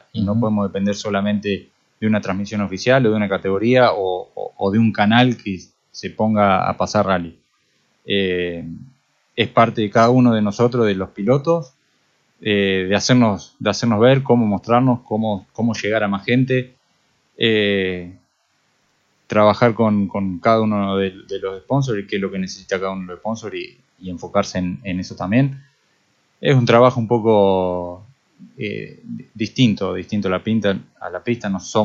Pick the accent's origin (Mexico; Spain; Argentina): Argentina; Rojas, Buenos Aires Province; Yo soy de Roja